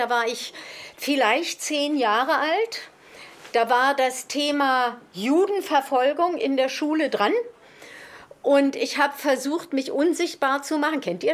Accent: East Berlin, Berlin, Germany; ich komme aus Ost-Berlin.

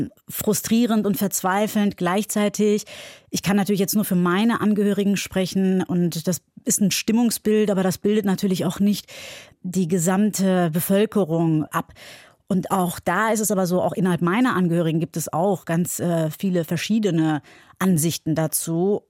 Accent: Cologne, North Rhine-Westphalia, Germany; also born or lived in Iran; Ich bin gebürtige Iranerin, in Köln aufgewachsen. Ich bin Schauspielerin und Unternehmerin aus Köln.

